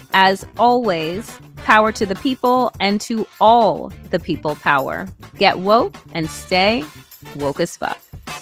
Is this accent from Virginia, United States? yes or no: no; New York, United States; I love Long Island, but when I saw those images, I was disgusted. But when I go to visit my hometown, right, there is a mix of Trump flags in places that had been represented by Democrats my whole life.